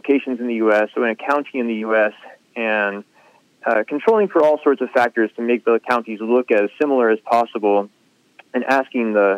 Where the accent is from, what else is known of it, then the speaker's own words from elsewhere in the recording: Texas, United States; I grew up in the Panhandle of Texas, a very wild weather location.